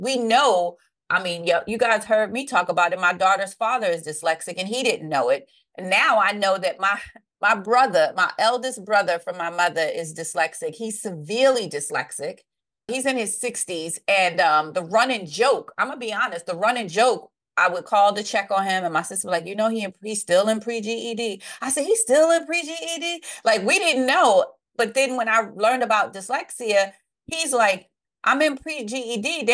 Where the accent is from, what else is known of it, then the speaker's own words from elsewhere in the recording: Brooklyn, New York, United States; And we grew up in Brooklyn, New York in the 80s.